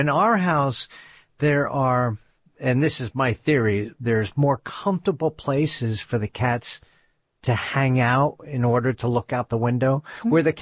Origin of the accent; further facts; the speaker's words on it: New Jersey, United States; I grew up with a dog, always had a dog in my house when I was growing up in New Jersey.